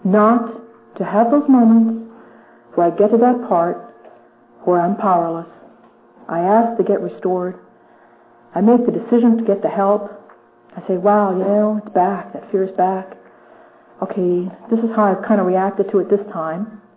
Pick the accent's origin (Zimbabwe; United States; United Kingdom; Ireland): Ireland; The minute I say, help me, this is as humble as I'm ever going to be. I'm Irish. It takes a lot to say, help me.